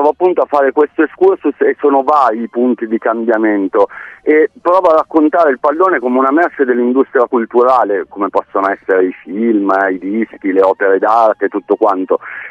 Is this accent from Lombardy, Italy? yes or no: yes; Milan, Lombardy, Italy; io sono di Milano, tifo